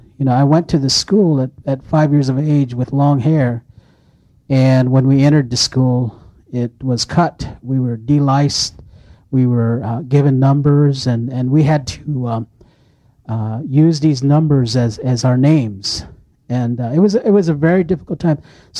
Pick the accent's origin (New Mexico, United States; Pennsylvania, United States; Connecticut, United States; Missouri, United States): New Mexico, United States; Vanderwagen; I grew up in a place called Van der Wagen, New Mexico, which is south of Gallup, about 20 miles off a dirt road called Cousins Road.